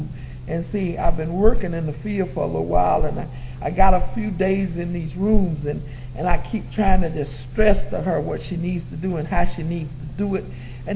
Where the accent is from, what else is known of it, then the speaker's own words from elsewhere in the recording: Brunswick, United States; I grew up in Brunswick, and I have one brother. I grew up out in the rural area of Brunswick, Brookman community